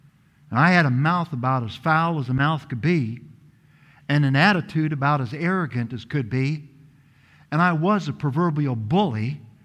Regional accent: Portland, Oregon, United States; You see, I grew up in Portland, Oregon as the son of a truck driver.

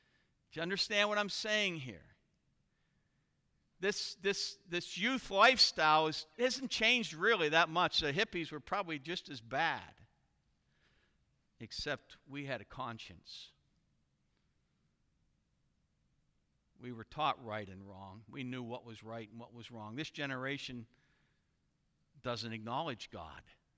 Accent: United States; And as an American, as I see no hope, I see no hope for national repentance.

